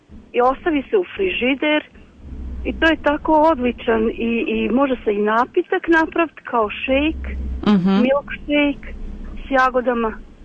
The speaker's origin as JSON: {"language": "Serbian", "town": "Banja Luka", "region": "Republika Srpska", "country": "Bosnia & Herzegovina", "said": "Ja ih podstičem ovdje i kod nas u Banja Luci."}